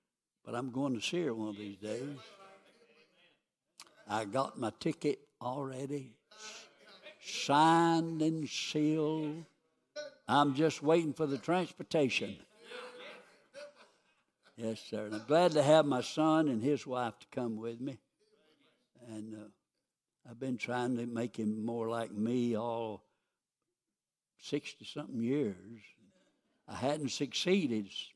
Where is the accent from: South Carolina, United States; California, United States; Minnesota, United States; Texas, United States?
South Carolina, United States; Simpsonville; born there; I was born down in Simpsonville, just outside of Greenville.